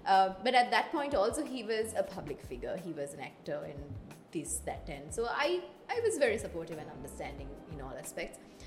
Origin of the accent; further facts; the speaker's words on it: Galle, Southern Province, Sri Lanka; Okay, so I went to Sacred Heart Convent Gaul because my hometown is Gaul.